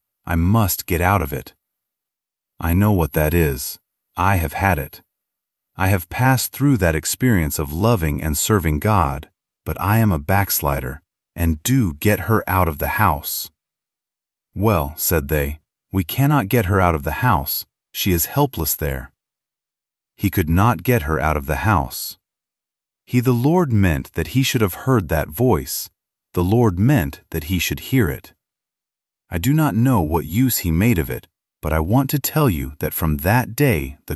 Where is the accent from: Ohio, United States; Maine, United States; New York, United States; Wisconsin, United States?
Maine, United States; Portland; also born or lived in Gorham; Here is Portland, where I was brought up. I was born in Gorham, 12 miles from Portland